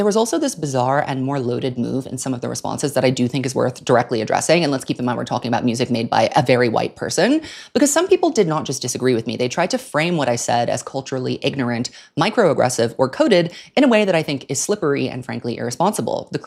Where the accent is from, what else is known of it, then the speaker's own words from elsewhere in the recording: Singapore; I was born and raised here in Singapore, a very small but extremely multicultural city-state where multiple languages, religions, and communities live side by side as your everyday background.